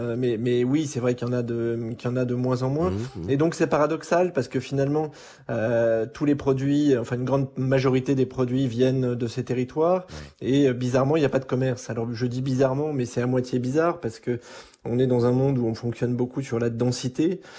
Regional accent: Auvergne-Rhône-Alpes, France; On est auvergnat d'origine.

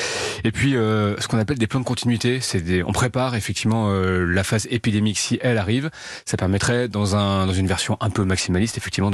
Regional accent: France; en tant qu'Européens, en tant que Français

